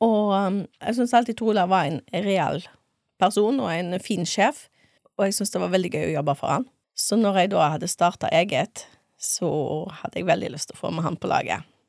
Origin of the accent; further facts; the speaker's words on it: Stord, Vestland, Norway; Jeg er jo fra Stord, født og oppvokst her. Var jo mange år vekke, og så kom jeg hjem igjen